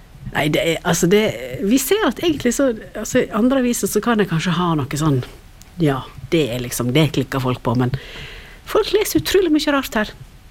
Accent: Møre og Romsdal, Norway; now in Luster, Norway; Jeg er jo sunnmøring, da.

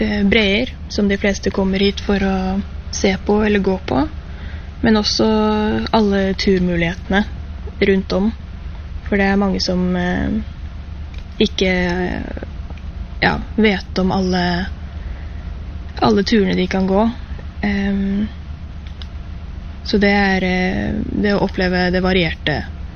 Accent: Oslo, Norway; also born or lived in Lillehammer; now in Jostedalen, Norway; Jeg er fra Oslo, men har bodd på Lillehammer siden 2014, og så kom jeg til Jostedalen da i fjor.

